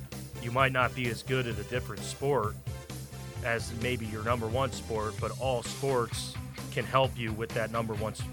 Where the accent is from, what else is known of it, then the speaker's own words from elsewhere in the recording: Downingtown, Pennsylvania, United States; kind of from my hometown in Downingtown, PA.